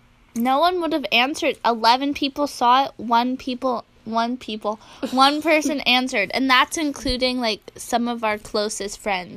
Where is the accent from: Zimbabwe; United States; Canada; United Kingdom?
Canada; By the way, I'm Canadian.